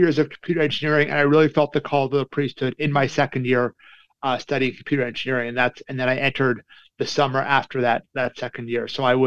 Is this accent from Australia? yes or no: no; Calgary, Alberta, Canada; I'm from Calgary, Alberta, Canada.